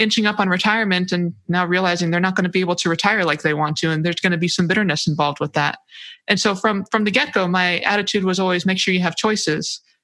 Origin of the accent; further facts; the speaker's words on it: Hawaii, United States; And then I knocked off, I knocked off everything under 15 degrees Fahrenheit because I'm from Hawaii.